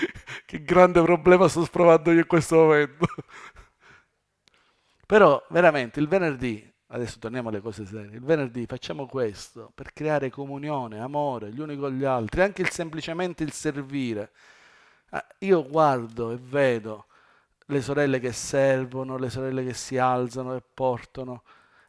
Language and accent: Italian; Cosenza, Calabria, Italy; Sono di Cosenza, capiscono quello che dico.